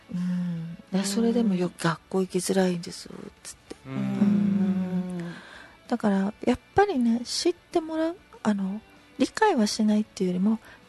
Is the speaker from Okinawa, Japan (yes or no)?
yes; Naha, Okinawa, Japan; それをまず自分那覇で生まれ育ってるんですけど、はい、高校までは、